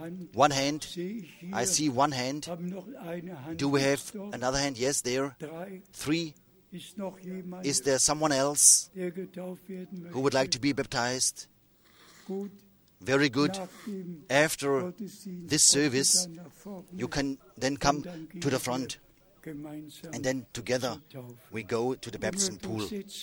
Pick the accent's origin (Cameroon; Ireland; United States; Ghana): Cameroon; I come with greetings from Cameroon, from all the brothers and sisters who are in Christ.